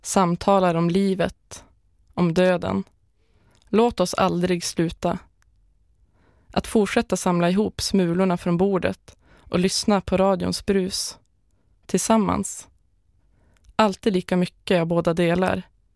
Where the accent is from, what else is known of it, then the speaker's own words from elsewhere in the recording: Umeå, Västerbotten County, Sweden; Nu har jag bott hemma i Umeå typ 2 år.